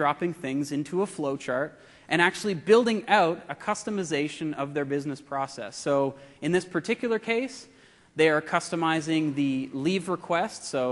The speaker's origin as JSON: {"language": "English", "country": "Canada", "said": "I am Canadian."}